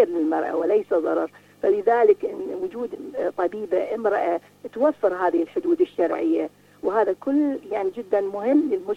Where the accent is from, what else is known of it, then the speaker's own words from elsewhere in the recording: Iran; عندنا في إيران نجحت المرأة في الطب النفسي